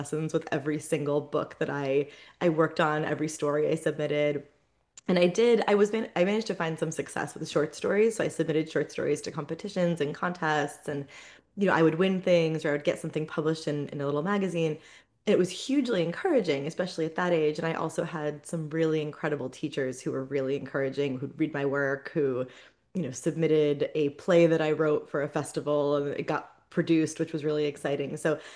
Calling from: New Jersey, United States; I am joining you from very rainy northern New Jersey in the United States.

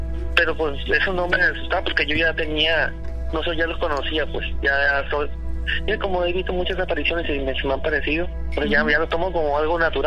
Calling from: Culiacán, Sinaloa, Mexico; De Culiacán, Sinaloa.

